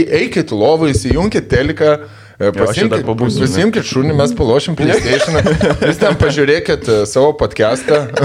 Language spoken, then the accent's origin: Lithuanian; Samogitia, Lithuania; ten visi esam žemaičiai